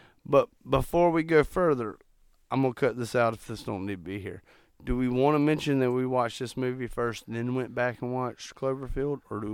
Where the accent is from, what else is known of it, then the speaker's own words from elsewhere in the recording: the South, United States; We're from the South, bitch.